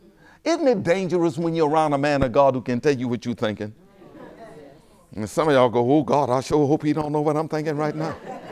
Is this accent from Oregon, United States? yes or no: no; New Orleans, Louisiana, United States; Yeah, I know I'm from New Orleans. I'm a New Orleans Saints fan.